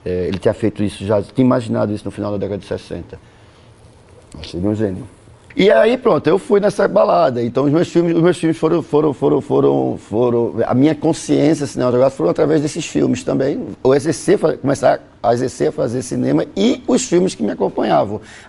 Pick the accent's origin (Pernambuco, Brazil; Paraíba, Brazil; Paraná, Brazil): Pernambuco, Brazil; born there; para Casa Amarela, que é o bairro onde eu nasci